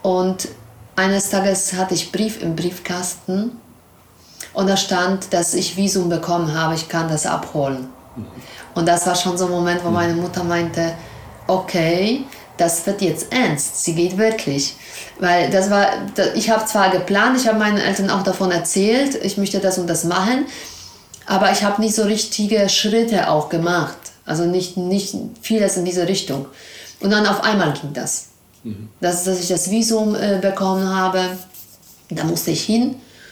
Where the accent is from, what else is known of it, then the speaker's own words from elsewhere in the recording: Poland; Studium in Polen, klar, das ist, kostet sehr, sehr viel Geld. Und muss man dann, ich bin auf dem Land aufgewachsen, da muss man in die Stadt gehen